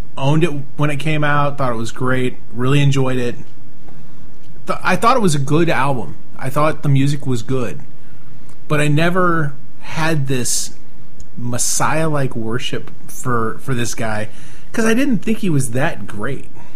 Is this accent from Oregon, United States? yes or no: no; St. Louis, Missouri, United States; because we're from the St. Louis area, they have the St. Louis angle.